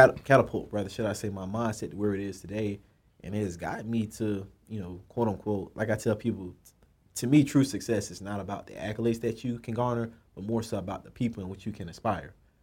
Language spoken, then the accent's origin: English; Pompano Beach, Florida, United States; So basically, I'm from Pompano Beach, Florida. Same place